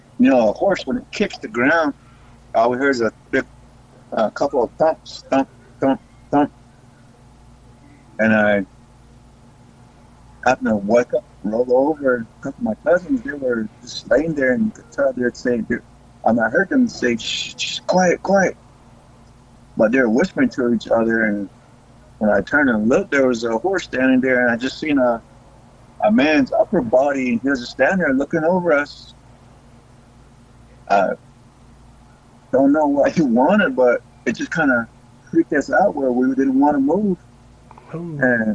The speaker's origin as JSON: {"language": "English", "town": "Bylas", "region": "Arizona", "country": "United States", "tie": "born or raised there", "said": "I'm from the St. Carlos Apache Reservation out here in Arizona, and I grew up here."}